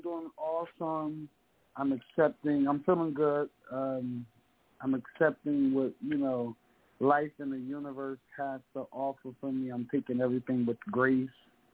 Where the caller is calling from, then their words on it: Hamilton, New Jersey, United States; Yes, I'm here. I'm calling from Hamilton. I'm calling from New Jersey.